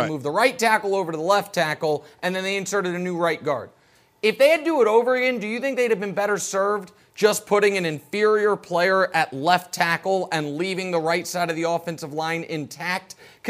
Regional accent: Kansas City, Missouri, United States; I'm from Kansas City, mm-hmm. So I know a lot of Chiefs fans, obviously

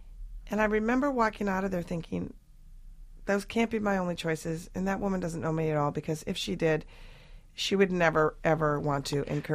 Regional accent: Minnesota, United States; So we went to a bar afterwards because I'm from Minnesota and heaven forbid I just end something that's going horribly wrong.

